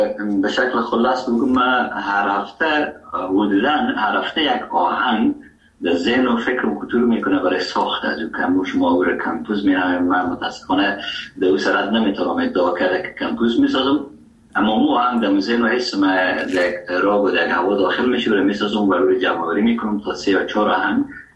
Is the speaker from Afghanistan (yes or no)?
yes; Afghanistan; first language Dari; زبان اصلی و وطنی ما دری است و فارسی نیست و چقدر در هرات استفاده میشه و زبان دوم ما که در افغانستان است زبان پشتو